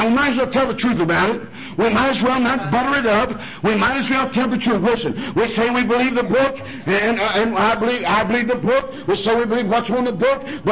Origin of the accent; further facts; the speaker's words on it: Detroit, Michigan, United States; Where I grew up down in Detroit, Michigan, when I was a young boy, it wasn't too safe then